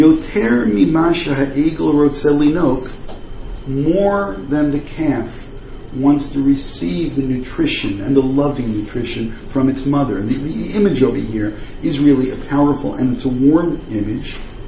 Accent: Brooklyn, New York, United States; When I was a kid, growing up in Brooklyn, I was born in 1960, 15 years after the Holocaust, Brooklyn, New York had many, many Holocaust survivors

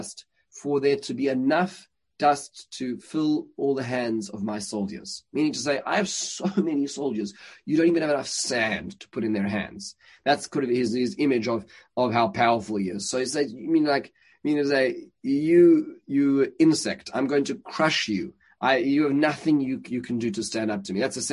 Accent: South Africa; when I grew up in South Africa, and South Africa is a very traditional place.

